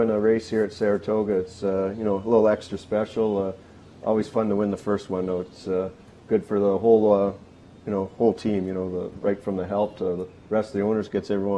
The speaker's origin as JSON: {"language": "English", "town": "Calgary", "region": "Alberta", "country": "Canada", "tie": "born or raised there", "said": "So born and raised in Calgary, Alberta"}